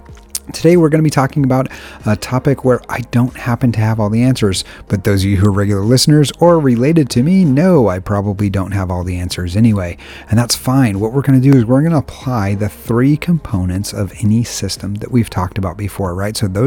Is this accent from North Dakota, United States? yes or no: no; Connecticut, United States; Growing up in Connecticut, we were kind of between football teams